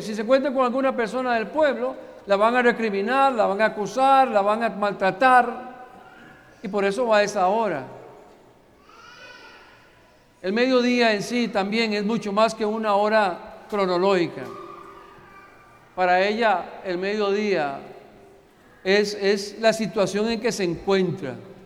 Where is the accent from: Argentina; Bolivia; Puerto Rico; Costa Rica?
Costa Rica; born there; Yo nací en Costa Rica y allá los campesinos en mi país